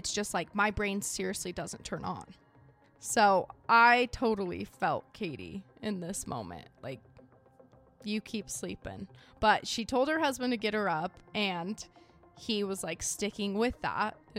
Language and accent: English; Idaho, United States; You guys know I'm from Idaho. You've been in Idaho.